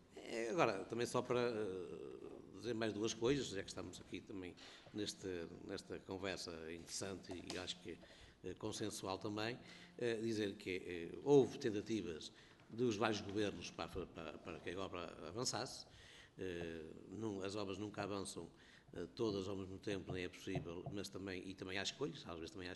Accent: Baião, Porto, Portugal; Também sou daquela região, sou político pelo Porto, sou natural de Baião

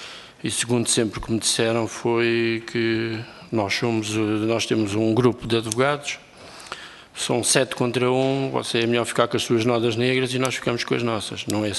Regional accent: Angola; now in Portugal; Infelizmente, cheguei aos 40 anos, ainda pior do que quando eu vim de Angola. Eu cheguei cá em 75, volta a 76.

